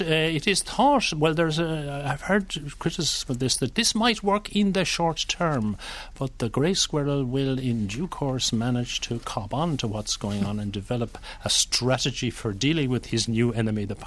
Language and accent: English; Limerick, Munster, Ireland; Where I grew up in Limerick